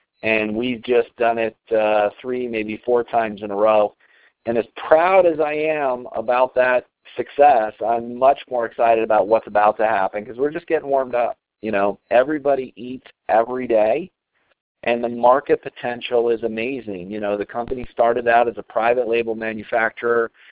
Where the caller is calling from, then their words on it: Colorado, United States; I'm calling in from Colorado tonight.